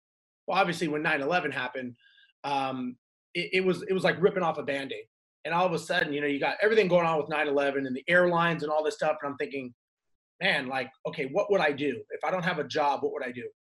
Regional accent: Los Angeles, California, United States; I am an airline pilot, born and raised in Los Angeles, and wanted to always fly planes

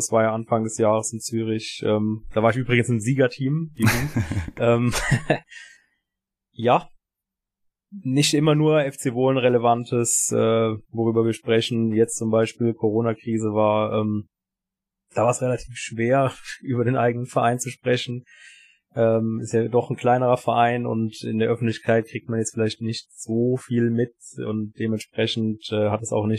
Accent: Rhineland-Palatinate, Germany; now in Switzerland; Ich komme ursprünglich aus der Ecke von Koblenz, aus einem kleineren Ort.

